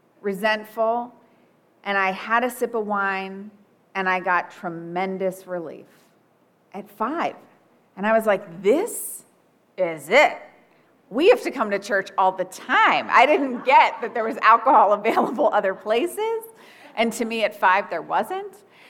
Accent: New York City, New York, United States; I am from New York City originally. I am an only child.

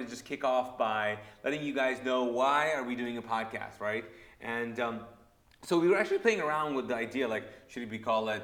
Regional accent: Kuwait; For me, I grew up a Sunni Muslim in Kuwait, but I'm actually Pakistani.

